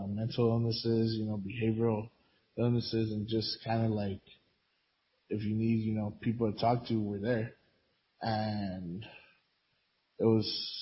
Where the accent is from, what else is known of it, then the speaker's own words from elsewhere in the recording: Brawley, California, United States; Being as I am from Brawley, you know, it just seemed perfect for me.